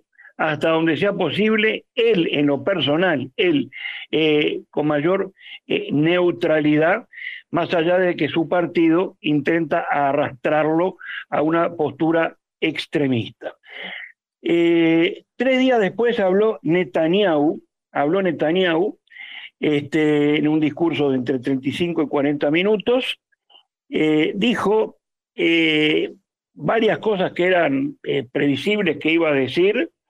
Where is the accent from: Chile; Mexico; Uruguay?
Uruguay; como judío uruguayo